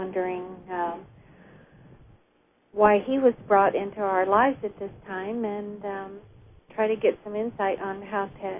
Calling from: Arizona, United States

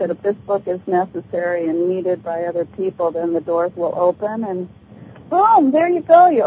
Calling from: Santa Cruz, California, United States; Santa Cruz. Really? California.

